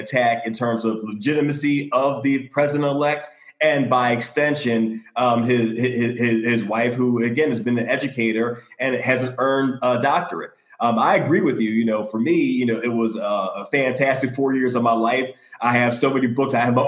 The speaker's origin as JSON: {"language": "English", "town": "Philadelphia", "region": "Pennsylvania", "country": "United States", "said": "I'm originally from Philadelphia."}